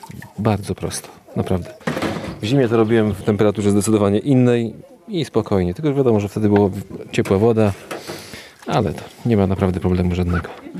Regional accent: Puławy, Lublin Voivodeship, Poland; Jestem z Puław, województwo lubelskie.

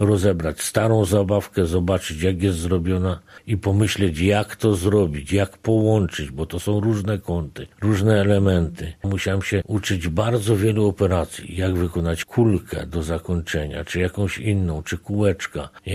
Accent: Brzóza Stadnicka, Subcarpathian Voivodeship, Poland; Ja wychowałem się na tych zabawkach.

